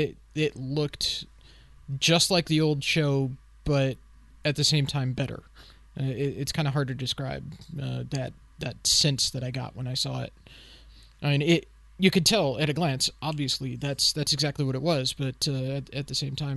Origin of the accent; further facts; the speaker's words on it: Germany; growing up in Germany.